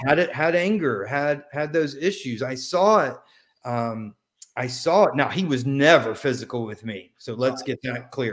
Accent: Tampa, Florida, United States; born there; So I was born in Tampa.

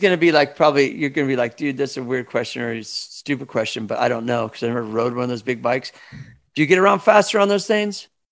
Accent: Kansas City, Missouri, United States; when I grew up in Kansas City with Dennis and the Brigade, we had our own crew of dudes.

